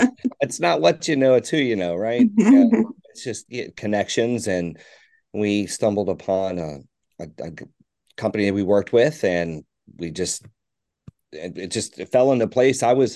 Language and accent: English; Annapolis, Maryland, United States; Well, Liz and I both grew up in Annapolis off St. Margaret's Road, born and raised in Annapolis.